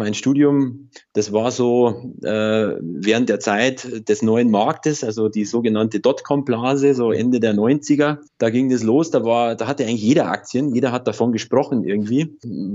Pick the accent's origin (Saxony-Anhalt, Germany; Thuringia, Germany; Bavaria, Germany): Bavaria, Germany; ich komme aus Oberbayern, aus der Nähe von Ingolstadt.